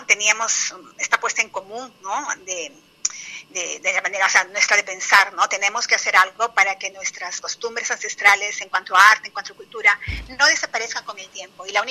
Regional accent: Lima, Peru; que soy de Lima, al igual que Sandra.

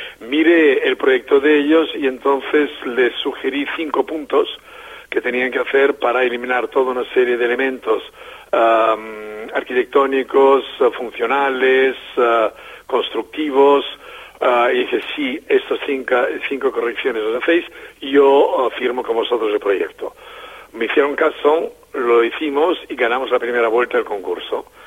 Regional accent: Spain; Y yo no soy francés, soy arquitecto francés, pero soy español.

